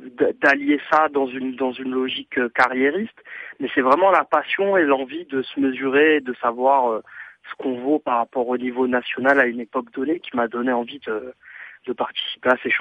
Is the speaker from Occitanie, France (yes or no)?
no; Toulon, Provence-Alpes-Côte d'Azur, France; moved away as an adult; now in Paris, France; dans une radio locale à Toulon, dans ma ville natale. Puis de 2004 à 2007 sur Radio FG à Paris, quand j'ai émigré vers Paris